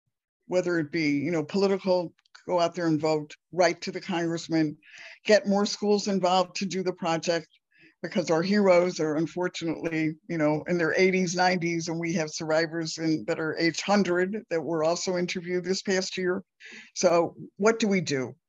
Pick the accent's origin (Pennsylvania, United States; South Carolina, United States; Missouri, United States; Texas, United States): Missouri, United States; St. Louis; I'm coming originally from St. Louis. And St. Louis is a Jewish community that had very few survivors.